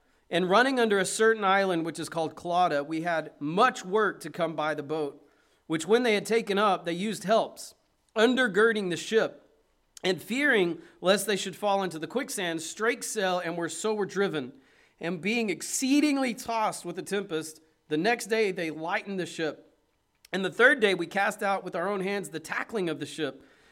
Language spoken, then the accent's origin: English; Oklahoma, United States; I'm from Oklahoma. I don't know much about nor'easters